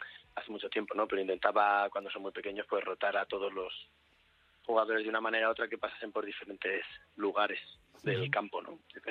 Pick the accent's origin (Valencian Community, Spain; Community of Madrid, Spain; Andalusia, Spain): Community of Madrid, Spain; Tres Cantos; yo soy de Tres Cantos como él, y en el club de la ciudad estuve jugando de chaval